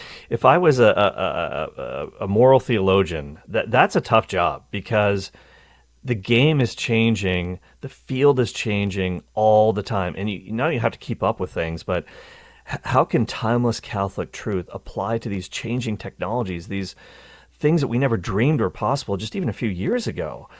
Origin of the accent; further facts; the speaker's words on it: Canada; I know I'm Canadian, but I honestly have never heard anybody say a boot